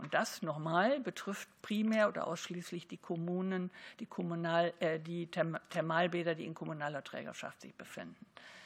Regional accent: Baden-Baden, Baden-Württemberg, Germany; Ich kann das sagen, ich komme aus Baden-Baden

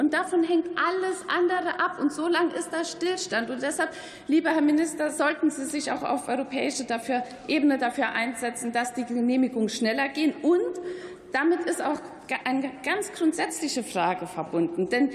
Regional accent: Saarland, Germany; Wer sich in meiner Heimat im Saarland mit dem Thema Wasserstoff beschäftigt

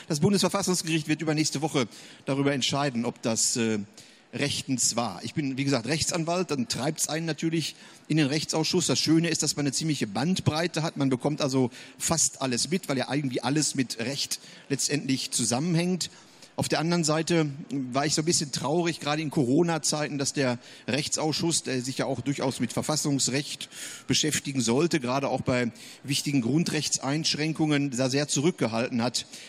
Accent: Herten, North Rhine-Westphalia, Germany; born there; now in Gera, Germany; Also ich bin gebürtig in Nordrhein-Westfalen, in der ehemaligen Bergbaustadt Herten.

